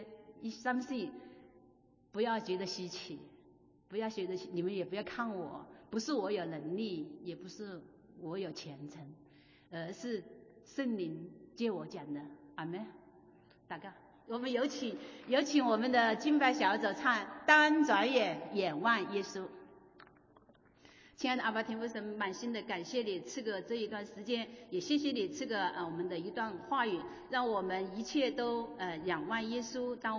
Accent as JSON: {"language": "Chinese", "country": "China", "said": "就是我们中国人常说的，也许是小时候我爸爸经常跟我说"}